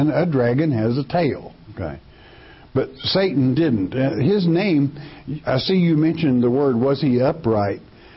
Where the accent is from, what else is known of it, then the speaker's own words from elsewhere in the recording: Gravette, Arkansas, United States; born there; now in Oklahoma, United States; I was born in Gravette, Arkansas, but I live in Oklahoma.